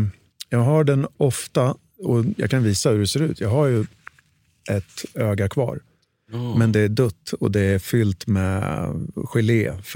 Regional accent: Örebro, Örebro County, Sweden; Örebro från början.

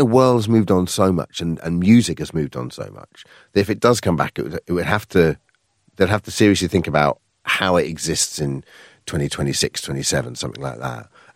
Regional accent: Colchester, East of England, United Kingdom; And then my hometown in Colchester, where I grew up

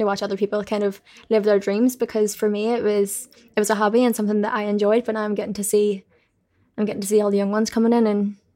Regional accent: Belfast, Northern Ireland, United Kingdom; Yeah, I'm just like, I'm just from Belfast. I just do more.

